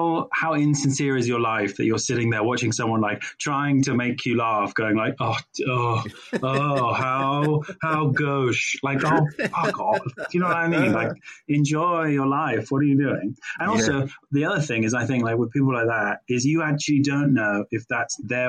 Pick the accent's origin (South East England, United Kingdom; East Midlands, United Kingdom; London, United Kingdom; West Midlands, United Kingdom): South East England, United Kingdom; I grew up in Sussex, really.